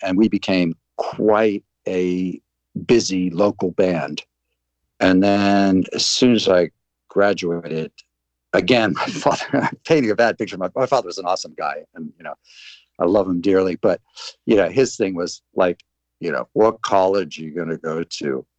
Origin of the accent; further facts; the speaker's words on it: Kensington, Maryland, United States; also born or lived in Monterey, California; now in London, United Kingdom; Even though I was born in Monterey, we moved to the outskirts of D.C. We're in a small suburban town called Kensington, funny enough, which is named after Kensington in London, which is where I ended up, ironically, many years later.